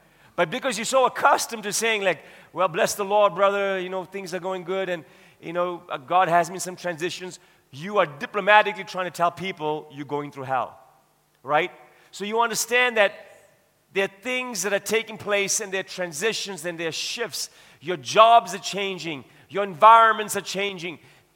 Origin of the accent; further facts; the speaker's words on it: South Africa; being a South African citizen growing up in this nation, that I'm a proud person to have been born and raised in this nation